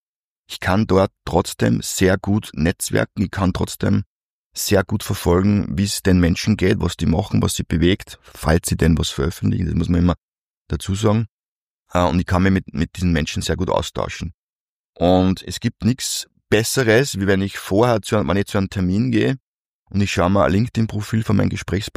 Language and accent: German; Upper Austria, Austria; ich rede nicht in Hochdeutsch, weil das ist nicht ich bin Oberösterreicher, ich rede im Dialekt